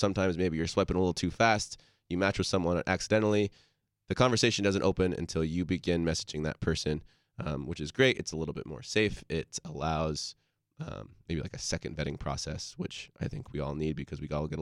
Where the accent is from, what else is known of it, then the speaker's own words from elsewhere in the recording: New Jersey, United States; born there; I was born in New Jersey, but when I was 1 year old, my family decided to pack everything up into a 5-bed long bus that we lived in for essentially 3 years.